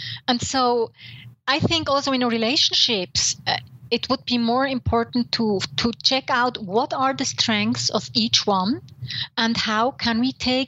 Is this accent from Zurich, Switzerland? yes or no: yes; Zurich, Switzerland; I'm from Zurich. You have to go to the Paradeplatz and to eat some Springli chocolate.